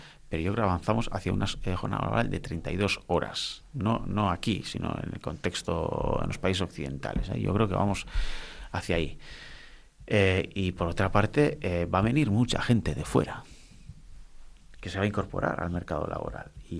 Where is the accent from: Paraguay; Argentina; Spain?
Spain; Otxandio, Basque Country; first language Basque; Spanish is a second language; Cuando yo estudiaba en la educación primaria, había básicamente dos perfiles lingüísticos en mi pueblo, en Ochandio. En los euskaldunes, que teníamos el euskera como lengua materna